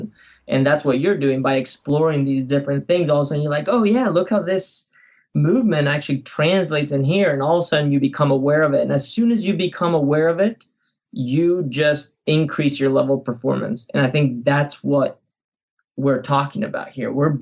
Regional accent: Spain; I grew up in Spain as a gymnast, of course

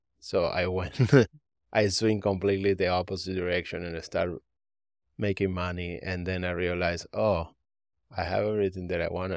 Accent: Buenos Aires, Argentina; moved away as an adult; now in California, United States; I grew up in Argentina. Buenos okay. Aires, Argentina.

